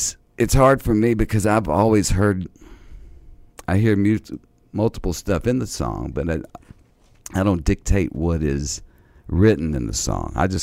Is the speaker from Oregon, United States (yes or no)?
no; Tennessee, United States; born there; Because I was born in Tennessee, which is like an hour and a half throw from here, right? And this is where I've just always been, in this area.